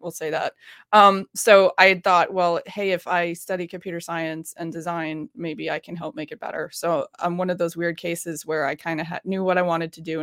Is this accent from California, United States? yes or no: no; New York, United States; now in Boston, United States; I'm a New Yorker living in Boston. I moved to Boston to work at Red Hat.